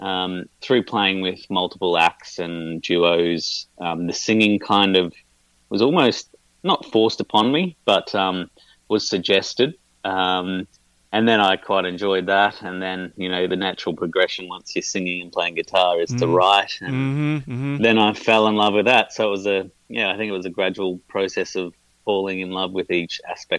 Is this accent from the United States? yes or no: no; Brisbane, Queensland, Australia; now in Melbourne, Australia; Yes, Melbourne's home. I grew up in Brisbane, and I go back to Brisbane quite frequently